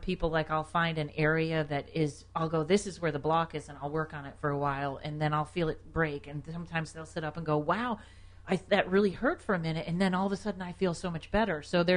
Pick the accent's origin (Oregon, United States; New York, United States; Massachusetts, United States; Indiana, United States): Massachusetts, United States; Pittsfield; From Massachusetts.